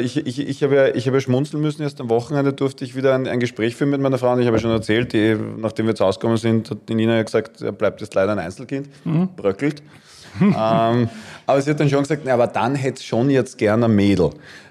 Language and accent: German; Vienna, Austria; Soweit man als Wiener je akzeptiert wird.